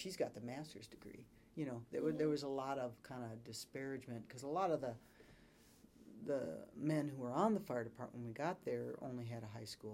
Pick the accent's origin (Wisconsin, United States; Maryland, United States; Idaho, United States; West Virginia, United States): Wisconsin, United States; growing up in a small town in rural Wisconsin actually did come in handy